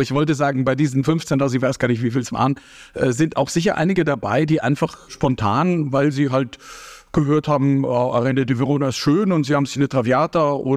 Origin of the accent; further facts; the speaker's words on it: Munich, Bavaria, Germany; born there; in meiner Geburtsstadt München